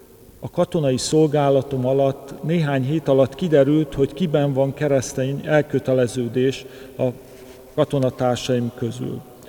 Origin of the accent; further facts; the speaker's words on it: Budapest, Hungary; born there; katolikus családban születtem Budapesten.